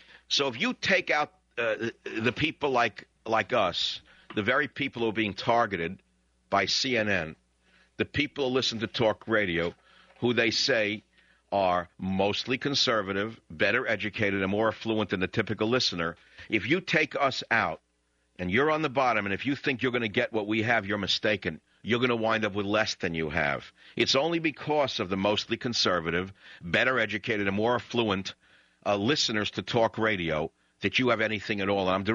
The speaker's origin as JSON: {"language": "English", "country": "United States", "said": "I'm an American, and I myself like power and money."}